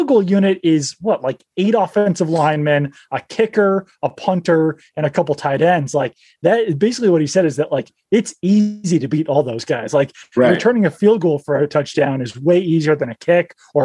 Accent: New England, United States; also born or lived in Seattle; So I was born in Seattle. I lived there until I was like 11 years old. I moved in 1997 to New England.

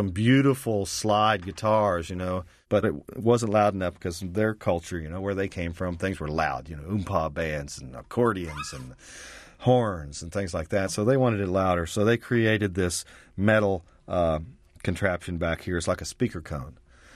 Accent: Ohio, United States; now in Nashville, United States; Kept my accent. Well, if you're from Ohio, you have no accent. But after you move to Nashville, Tennessee, and live there for a while, you pick this is the one you get.

